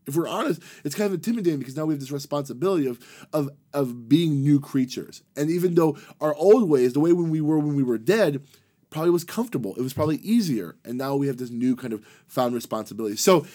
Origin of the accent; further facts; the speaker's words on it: Florida, United States; also born or lived in Arkansas; I know I grew up in Florida and Arkansas, and so in the conservative South, Halloween is a touchy subject.